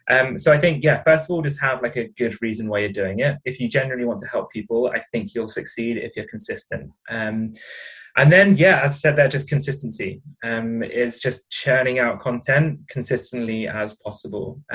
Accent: South East England, United Kingdom; accent: southern English; As you can tell from my accent, I'm very English, like the very south of England.

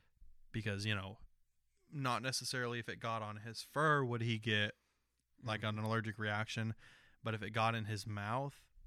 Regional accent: Tennessee, United States; Well, I grew up in Tennessee and my grandparents had a farm and we would go out there for weeks at a time as kids.

